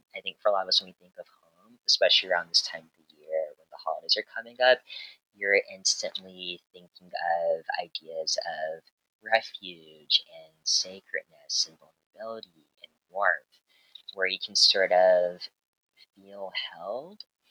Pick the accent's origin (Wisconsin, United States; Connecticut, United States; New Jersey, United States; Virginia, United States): Virginia, United States; I know I'm a Southerner. I'm from the South, from Virginia. My family's from South Carolina.